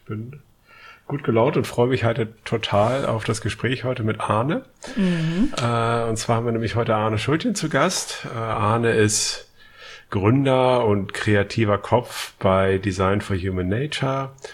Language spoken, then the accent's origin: German; Hamburg, Germany; so ein paar Sachen kennen wir natürlich als Hamburger von Arne